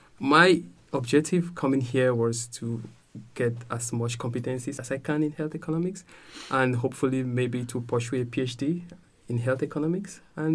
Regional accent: Cameroon; now in Sweden; I am originally from Cameroon.

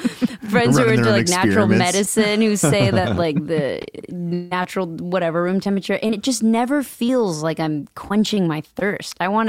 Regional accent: Pacific Northwest, United States; I'm from the Pacific Northwest. It's like coffee is water.

